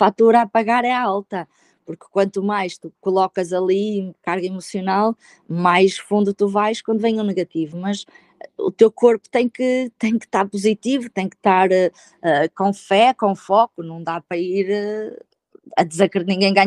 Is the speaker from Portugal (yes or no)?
yes; Santa Maria da Feira, Aveiro, Portugal; Eu trabalho no Porto, sou de Santa Maria da Feira